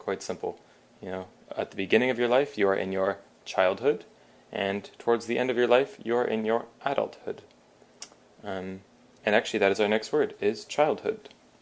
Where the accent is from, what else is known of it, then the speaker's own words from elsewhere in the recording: Toronto, Ontario, Canada; I am from Canada, from Toronto, so that is the accent that I have, which is similar to American, not exactly the same, but very similar.